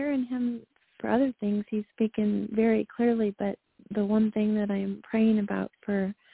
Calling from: North Carolina, United States; from North Carolina.

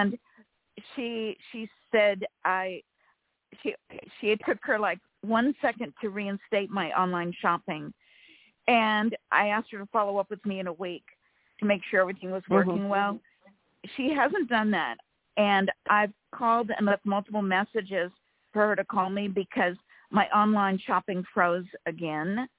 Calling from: California, United States; from California.

